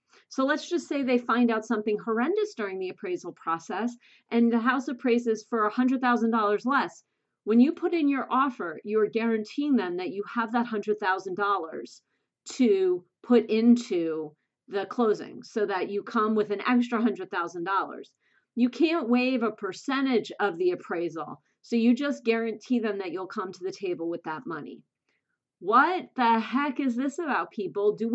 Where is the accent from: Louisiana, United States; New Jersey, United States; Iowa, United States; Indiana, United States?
New Jersey, United States; I'm from Jersey, and I am just, again, coming out of the box with gloves off.